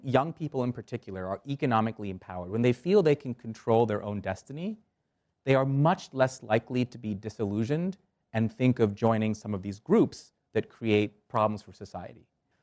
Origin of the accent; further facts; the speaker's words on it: Canada; also born or lived in India; So as a kid, I moved from India to Canada. I grew up in Canada.